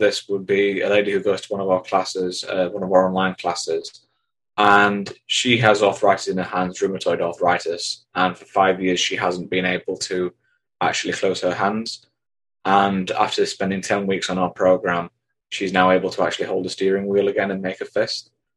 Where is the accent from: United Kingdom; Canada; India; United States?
United Kingdom; England; and then we provide a cup of tea, because we're English, of course, and a biscuit.